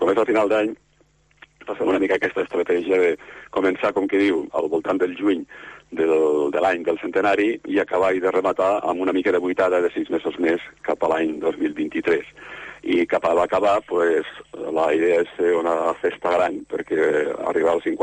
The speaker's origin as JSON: {"language": "Catalan", "town": "Lleida", "region": "Catalonia", "country": "Spain", "said": "com a lleidatans hem d'estar orgullosos del que tenim allà dalt"}